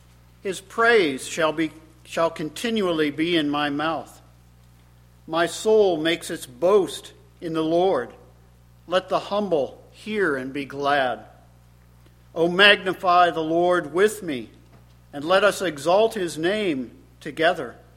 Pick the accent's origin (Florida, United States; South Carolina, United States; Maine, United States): Florida, United States; I grew up in Central Florida, which supposedly is the lightning capital of the United States